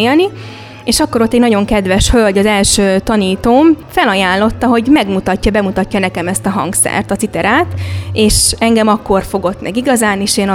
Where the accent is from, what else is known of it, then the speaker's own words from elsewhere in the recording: Hungary; mivel magyarok vagyunk, a magyar népnek ez egy olyan jelképe, szimbóluma